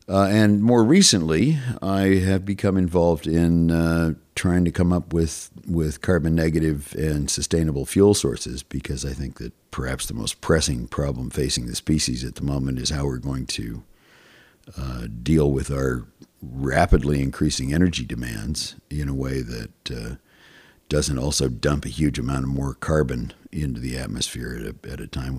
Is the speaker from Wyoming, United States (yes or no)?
yes; Wyoming, United States; I was raised with I'm from Wyoming, you know.